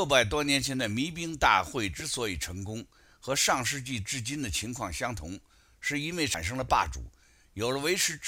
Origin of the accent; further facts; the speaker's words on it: China; 这对我们中国人和美国人都很重要。